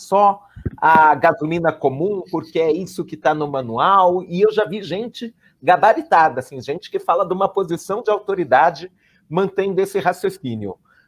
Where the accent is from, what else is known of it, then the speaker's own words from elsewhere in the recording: Cuba; Portuguese is a second language; Lembra que eu sou cubana, não deixa isso muito complicado, não.